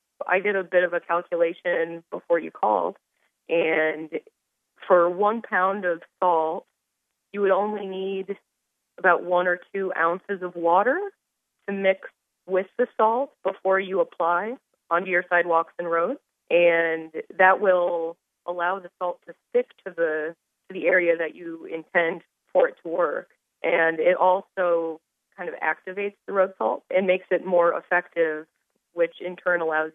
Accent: Iowa, United States; now in Miami, United States; Well, I've been a native Iowan my entire life. I was born and raised in Iowa. And so I've only been in Miami since August

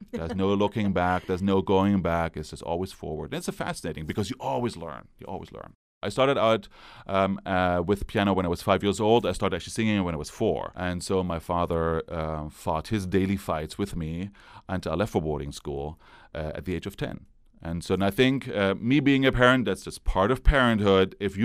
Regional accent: Germany; Well, I grew up in East Germany. The wall came down when I was 19 years old.

